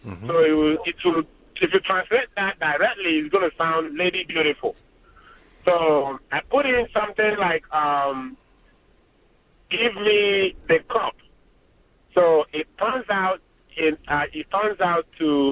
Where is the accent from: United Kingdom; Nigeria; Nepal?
Nigeria; Eastern Nigeria; I come from Nigeria, Eastern Nigeria. I'm Igbo.